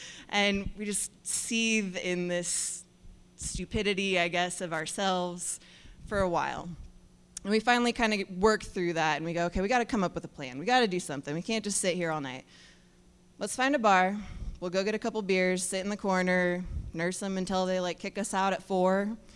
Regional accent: United States; We're from America, and we're talking

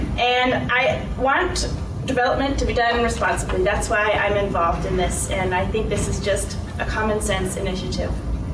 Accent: Clam Gulch, Alaska, United States; I grew up in Clam Gulch, and after college I came back, and I live right where I started.

